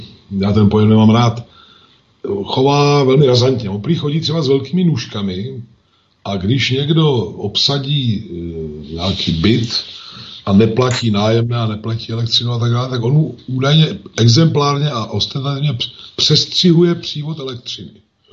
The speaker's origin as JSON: {"language": "Czech", "region": "Prague", "country": "Czechia", "said": "Já jsem Pražák, takže možná začnu."}